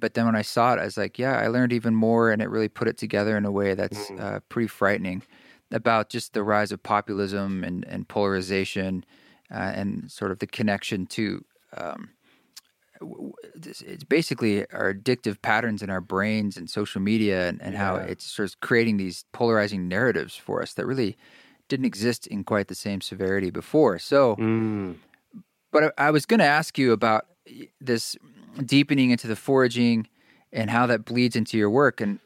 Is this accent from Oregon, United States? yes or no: yes; Oregon, United States; And yes, I love blackberries and growing up in Oregon. We both grew up in Oregon and they're everywhere.